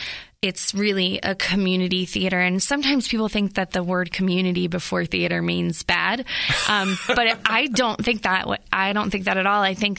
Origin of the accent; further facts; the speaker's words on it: New Jersey, United States; I'm originally from New Jersey, and I studied theater performance and direction